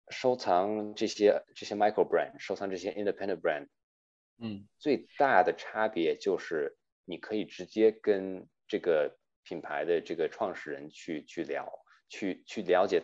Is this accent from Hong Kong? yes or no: no; Canada; 然后我是华裔在加拿大长大